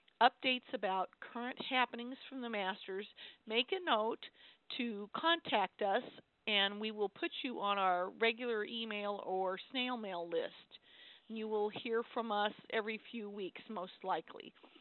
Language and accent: English; Colorado Springs, Colorado, United States; now in Allen, United States; We live in Allen, Texas. It's on the north side of Dallas.